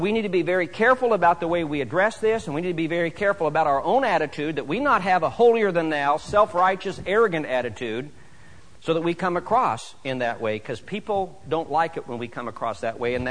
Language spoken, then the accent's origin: English; Northeast, United States; I don't know if people, if that's because I'm from the Northeast